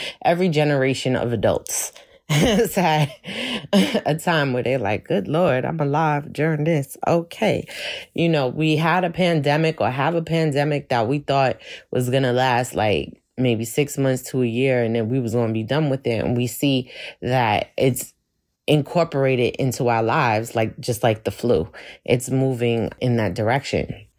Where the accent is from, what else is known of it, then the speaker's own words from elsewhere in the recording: Brooklyn, New York, United States; I'm a Brooklyn girl, right? I'm straight from Brooklyn. And, you know, there's a feistiness inside of me. I am the descendants of Jamaican immigrants.